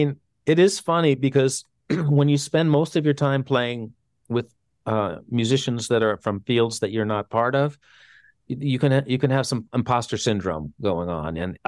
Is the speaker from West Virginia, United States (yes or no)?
no; New York City, New York, United States; I didn't feel the same kind of anti-banjo kind of vibe that I sometimes felt in New York City as a kid walking around with the banjo.